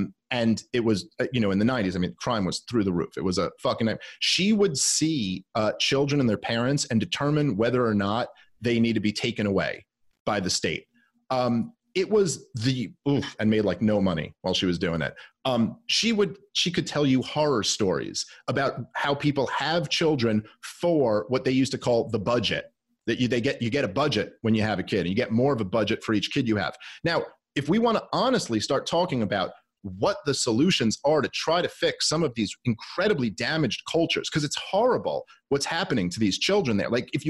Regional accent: Brooklyn, New York, United States; I grew up in Brooklyn in the 90s.

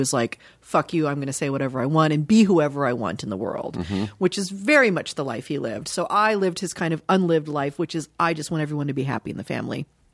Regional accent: Dayton, Ohio, United States; born there; I was born in Dayton, Ohio.

